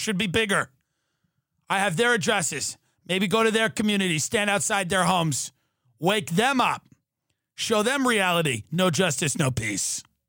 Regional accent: New York, United States; I grew up on Long Island.

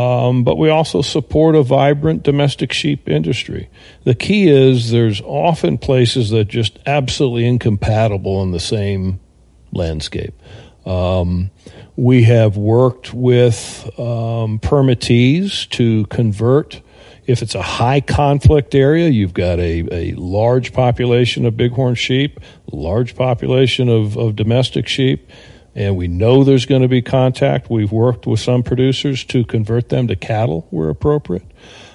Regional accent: Texas, United States; I came from Texas, and I go down to Houston

